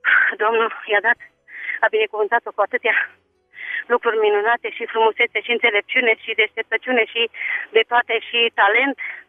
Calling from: Vulcan, Hunedoara County, Romania; Vă sunt din Valea Ziului, din Vulcan.

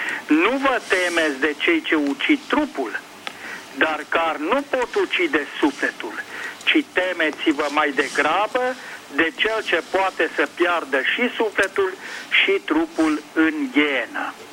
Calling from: Cluj-Napoca, Cluj County, Romania; de la Cluj.

